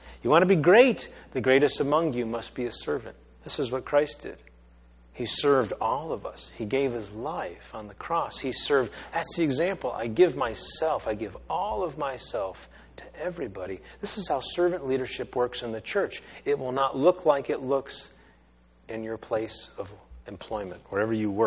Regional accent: East Coast, United States; I'm from the East Coast, you know.

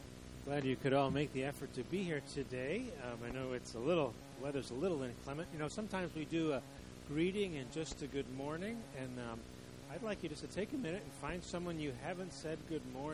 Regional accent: New England, United States; Well, it's funny, I grew up in New England, where it snows on a regular basis

